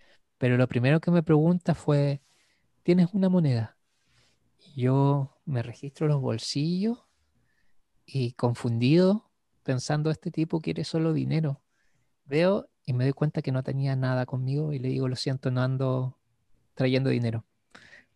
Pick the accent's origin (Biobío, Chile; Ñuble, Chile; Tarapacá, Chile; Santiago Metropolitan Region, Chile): Tarapacá, Chile; Iquique; era la primera vez que me enfrentaba a un lugar así como tan diferente de mi ciudad de origen, de Iquique. En Iquique ni siquiera llueve